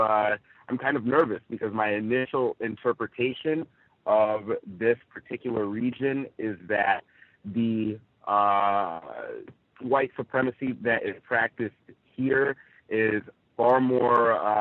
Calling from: Rancho Cucamonga, California, United States; I'm reporting live from Rancho Cucamonga here in Southern California.

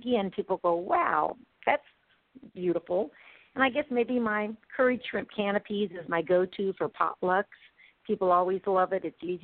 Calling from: Lillian, Alabama, United States; also born or lived in Bloomington, Indiana; I'm calling from Lillian, Alabama, which is in the Gulf Shore and Orange Beach area of Alabama.

